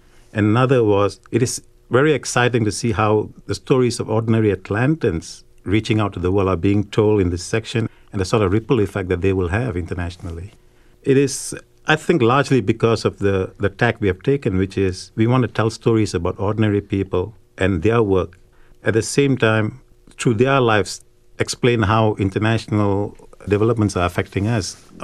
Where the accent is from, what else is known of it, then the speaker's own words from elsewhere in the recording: Malaysia; now in United States; I'm from Malaysia, so is my wife. I'm Indian, she's Chinese. Our two kids are thus half Indian and half Chinese, but they're Malaysian by nationality, American by birth, and Southern by the grace of God.